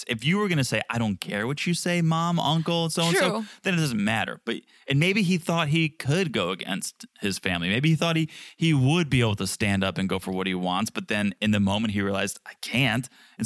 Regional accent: United States; But it's not my culture. I'm an American.

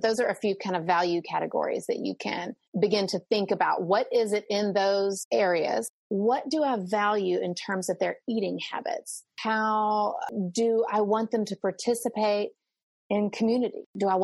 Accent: the South, United States; I'm Southerner, so we say ma'am and sir, but just a kind of deference that this person deserves respect. And that might be particular to Southerners

